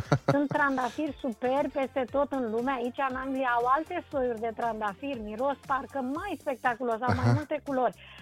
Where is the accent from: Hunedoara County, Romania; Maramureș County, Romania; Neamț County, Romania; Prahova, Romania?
Prahova, Romania; Ploiești; moved away as an adult; also born or lived in Bucharest; now in London, United Kingdom; Sunt din Ploiești. Aha, sunt născută în Ploiești, dar de la 18 ani m-am mutat la București. Când am intrat la prima mea facultate, m-am mutat acolo și n-am mai plecat din București până când am plecat la Londra.